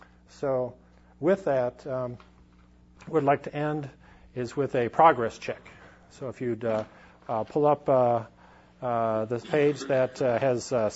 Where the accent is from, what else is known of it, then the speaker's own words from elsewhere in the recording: United States; But as an American, they were very friendly and welcomed me.